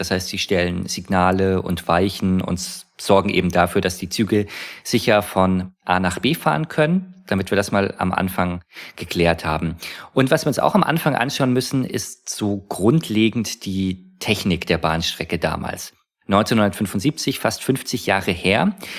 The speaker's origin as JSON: {"language": "German", "town": "Munich", "region": "Bavaria", "country": "Germany", "tie": "born there", "said": "Ich komme gebürtig aus München. Insofern kenne ich die Gegend da ganz gut."}